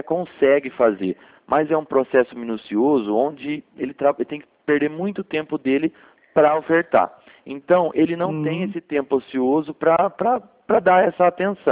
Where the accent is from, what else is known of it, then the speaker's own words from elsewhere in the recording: Limeira, São Paulo, Brazil; Eu não sou do Rio, eu sou de Limeira